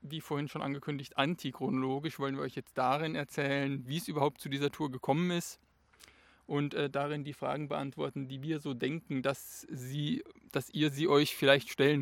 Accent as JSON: {"language": "German", "town": "Steinen", "region": "Baden-Württemberg", "country": "Germany", "tie": "born or raised there", "said": "Ja, ich bin in Steinen aufgewachsen, das sich selbst mit dem Titel Tor zum Südschwarzwald bewirbt."}